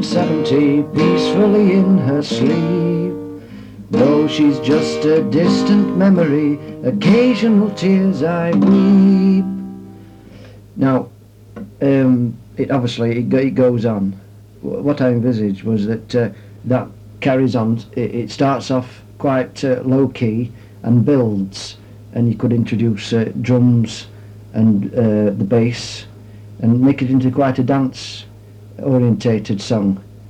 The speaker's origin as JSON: {"language": "English", "town": "Sheffield", "region": "Yorkshire and the Humber", "country": "United Kingdom", "said": "I come from Sheffield in Northern England."}